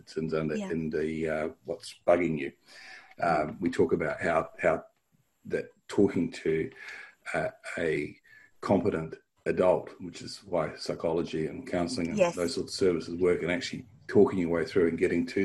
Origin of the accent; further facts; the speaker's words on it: New Zealand; I was born in New Zealand, and this is was a very big rock.